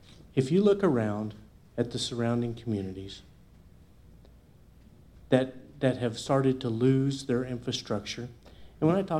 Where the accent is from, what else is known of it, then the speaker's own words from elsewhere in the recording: Baird, Texas, United States; because I was raised in Baird